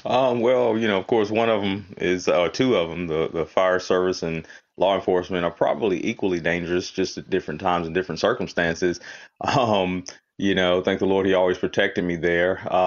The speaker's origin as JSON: {"language": "English", "town": "Greensboro", "region": "North Carolina", "country": "United States", "tie": "born or raised there", "said": "I am also a native of North Carolina, born and raised in Greensboro. Currently live in the McLeansville area. Again, been here all 41 years of my life."}